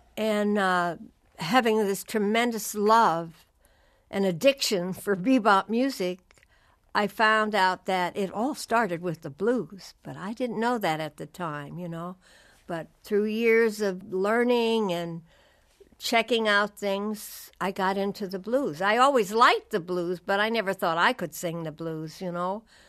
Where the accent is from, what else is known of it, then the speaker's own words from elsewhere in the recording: Detroit, Michigan, United States; now in New York City, United States; I got to know him quite well after I moved to New York City from Detroit.